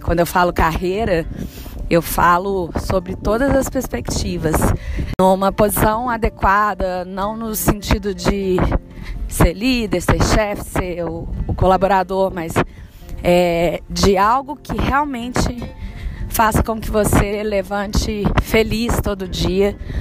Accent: Belo Horizonte, Minas Gerais, Brazil; accent: pão de queijo; now in São Paulo, Brazil; Eu sou mineira, né, de BH. Facilmente vocês vão reconhecer o sotaque pão de queijo aí em alguns momentos. E eu sempre trabalhei ou Minas, ou São Paulo, ou Rio de Janeiro. Hoje eu moro em São Paulo, tem mais de 10 anos.

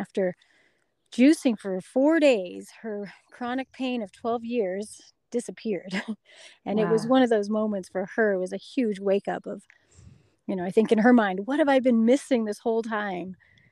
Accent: Durango, Colorado, United States; Well, I grew up here in the Durango area, well, in Durango.

